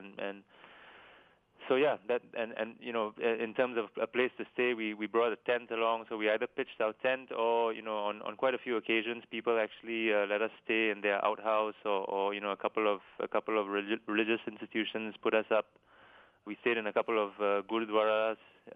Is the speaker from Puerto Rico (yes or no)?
no; Singapore; growing up in Singapore